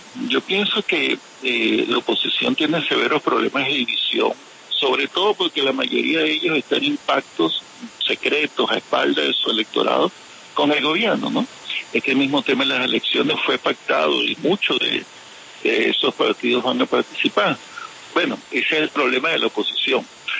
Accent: Venezuela; Me siento responsable con mi pueblo y creo que Venezuela merece un destino mejor.

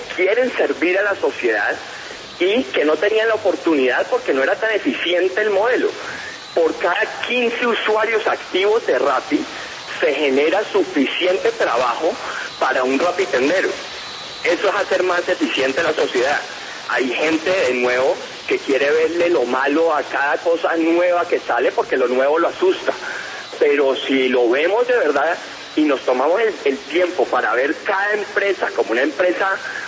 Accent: Colombia; Dios quiera podamos crear un modelo que nos haga orgullosos como colombianos.

